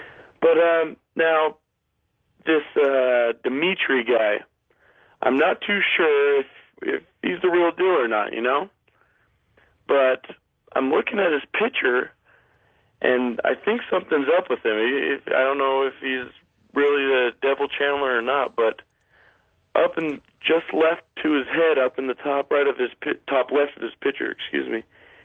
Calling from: Salt Lake City, Utah, United States; Calling from Salt Lake City, Utah.

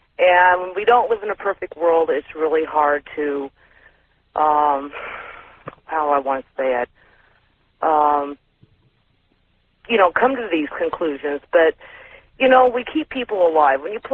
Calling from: Medford, Oregon, United States; I'm from Medford, Oregon.

